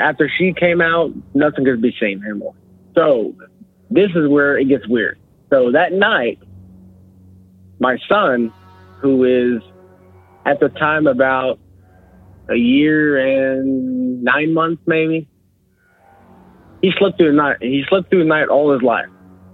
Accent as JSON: {"language": "English", "town": "LaBelle", "region": "Florida", "country": "United States", "said": "I'm from LaBelle, Florida. It's central Florida, way south, but central at the same time."}